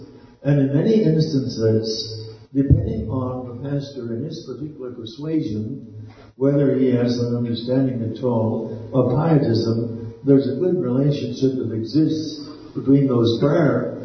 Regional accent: Canada; I am Canadian, although I also have U.S. citizenship, but my heritage happens to be from Norway. But I am really Canadian by conviction, too.

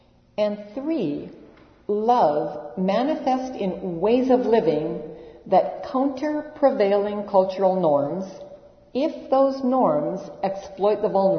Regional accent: Seattle, Washington, United States; In my city, I come from Seattle.

